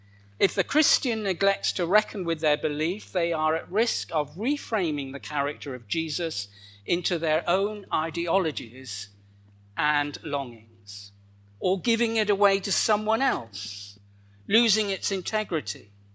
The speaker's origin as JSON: {"language": "English", "country": "United Kingdom", "said": "And of course, being British, we're a bit suspicious about mixing the two."}